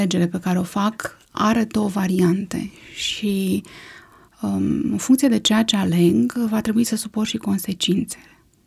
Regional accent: Brăila, Brăila County, Romania; born there; M-am născut în Brăila.

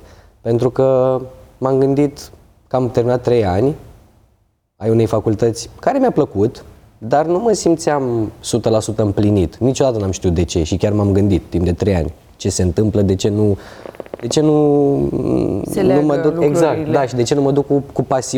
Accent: Craiova, Dolj, Romania; Am intrat într-o trupă de street dance din orașul meu natal, din Craiova.

